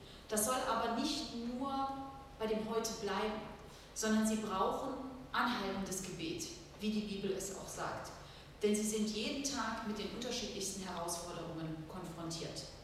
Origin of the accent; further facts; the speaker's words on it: Baden-Württemberg, Germany; Mein Gebiet ist eigentlich der Stuttgarter Raum. Ich komme aus dem Schwabenländle